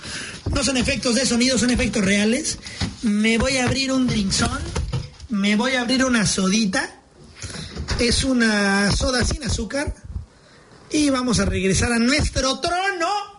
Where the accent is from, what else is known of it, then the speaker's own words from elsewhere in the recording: Mexico; now in New Zealand; soy mexicano